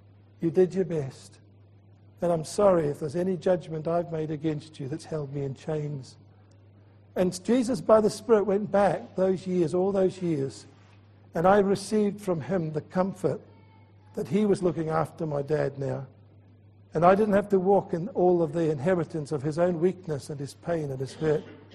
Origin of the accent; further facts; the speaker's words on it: Edinburgh, Scotland, United Kingdom; I can speak Scottish because I was born and bred in Edinburgh. I have been back to Edinburgh. I've been truly a Scot all my life